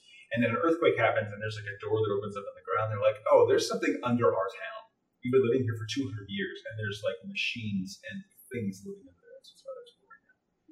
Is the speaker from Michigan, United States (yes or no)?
yes; Detroit, Michigan, United States; I still know … from Detroit